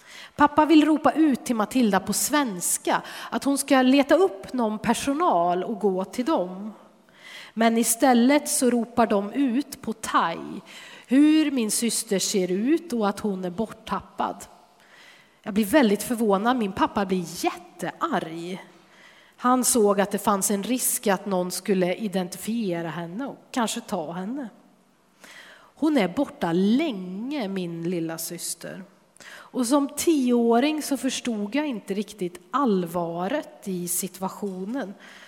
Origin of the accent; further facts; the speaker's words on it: Årjäng, Värmland, Sweden; I Årjäng där vi växte upp fanns inte en enda rulltrappa